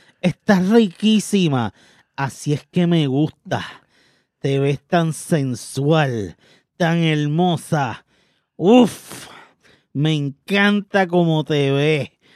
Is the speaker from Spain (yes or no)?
no; Río Piedras, San Juan, Puerto Rico; also born or lived in New York; seré New Yorican, pero yo me crié en Río Piedras, May, en el área metro.